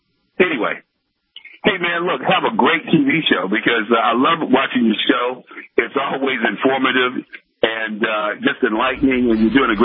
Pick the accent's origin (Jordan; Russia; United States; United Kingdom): United States; So I am an American through and through. I don't have any roots to Africa.